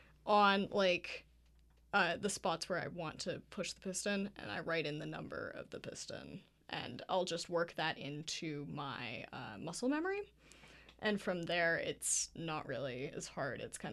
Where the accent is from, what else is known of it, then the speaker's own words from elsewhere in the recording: Louisiana, United States; Though I am from Louisiana and my dad is from Alabama, my mom is Canadian and southern accents are not exactly her thing.